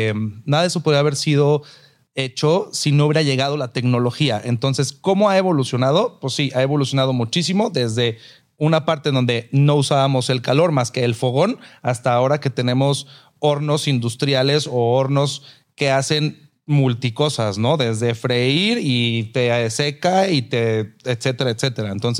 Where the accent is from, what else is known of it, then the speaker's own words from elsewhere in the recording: Mexico; En realidad, nosotros como mexicanos no existía una cocina caliente como tal